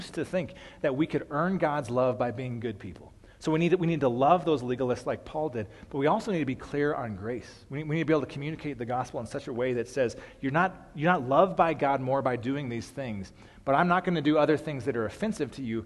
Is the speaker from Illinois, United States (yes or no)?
no; Peyton, Colorado, United States; For me, I grew up in Peyton, just a few miles east of here, and I love the fact that we get to do ministry and be a part of a church that is in my hometown.